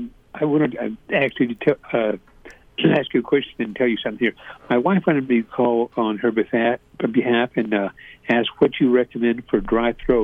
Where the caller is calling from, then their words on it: Utah, United States; I'm calling from Utah, and so I can't get you on the radio from here.